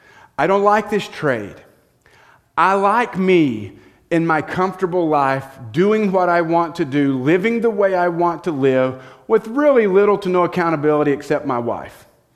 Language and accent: English; United States; I'm American.